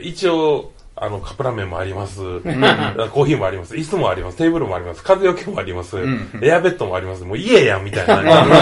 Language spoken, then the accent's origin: Japanese; Kishiwada, Osaka, Japan; だってさ僕ら岸和田出身で